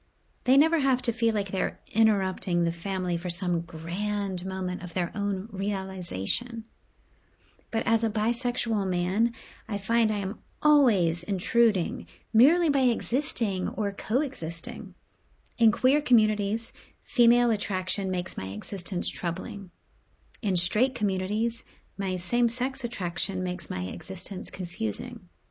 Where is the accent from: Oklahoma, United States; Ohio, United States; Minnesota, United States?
Ohio, United States; Columbus; My family elides my sexuality during my annual visit back to my hometown of Columbus, Ohio.